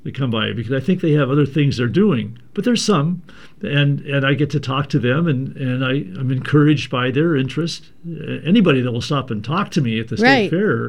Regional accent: Portland, Oregon, United States; that growing up in Portland myself, I lived in the northeast neighborhood.

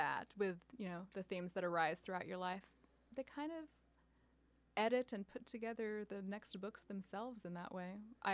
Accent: United States; For me, I think as an American, I was experiencing a lot of things that maybe some British people didn't.

